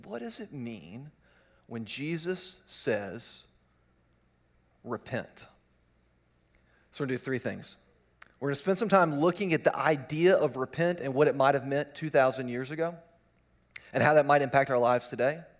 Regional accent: Richmond, Virginia, United States; I grew up in Richmond, Virginia, so we'd go up to Washington, D.C. pretty frequently

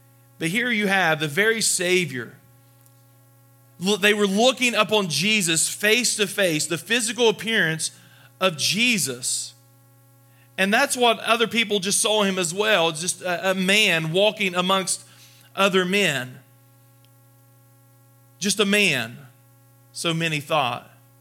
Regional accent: Ironton, Ohio, United States; I say I'm from Southern Ohio. If you're not from this area, if you're even from Columbus, people are like, oh, you're from Portsmouth. I'm like, no, even further south than that.

